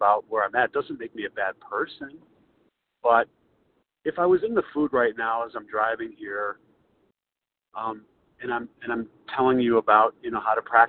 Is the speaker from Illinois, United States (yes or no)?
yes; Chicago, Illinois, United States; recovered compulsive overeater. I'm from Chicago.